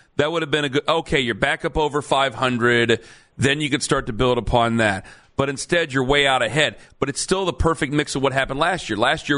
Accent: Ohio, United States; I don't know every city in Ohio, even though I'm from here

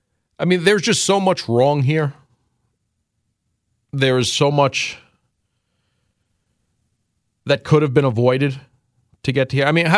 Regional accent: New York City, New York, United States; If this something like that was attempted back in my day when I was 10, 13, or 15, and I grew up in New York City

